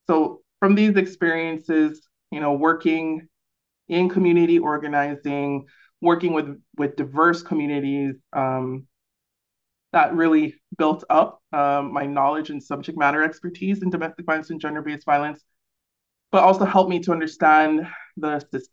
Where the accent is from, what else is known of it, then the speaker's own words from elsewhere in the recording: Hawaii, United States; also born or lived in American Samoa; I was born in American Samoa, and raised in Hawaii, so I felt the draw to wanting to connect with my island people.